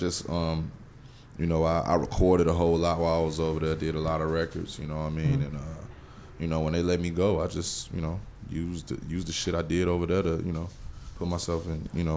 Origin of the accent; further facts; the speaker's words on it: West Coast, United States; I love the West Coast. I grew up on West Coast.